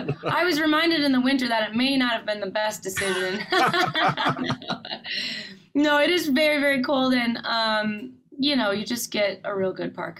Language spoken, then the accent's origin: English; Minnesota, United States; But we're both from Minnesota, and we've always really had a dream to move home, be closer to family